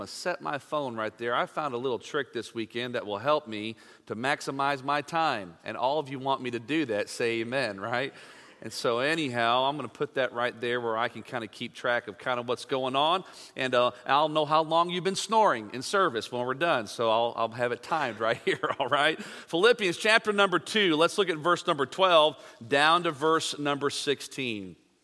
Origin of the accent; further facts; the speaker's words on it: Illinois, United States; Living and growing up near the Chicagoland area, I grew up a Chicago Bears fan.